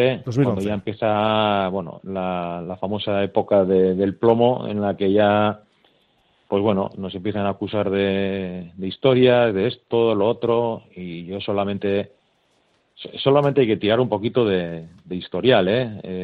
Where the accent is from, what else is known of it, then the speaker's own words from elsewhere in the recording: Bermeo, Basque Country, Spain; yo soy de Bermeo y soy parte interesada